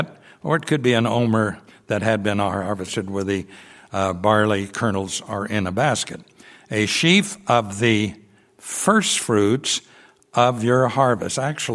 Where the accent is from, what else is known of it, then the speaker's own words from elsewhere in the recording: Kansas, United States; born there; I was born in Kansas. I don't mind. It's flat where I was. We did have a few hills.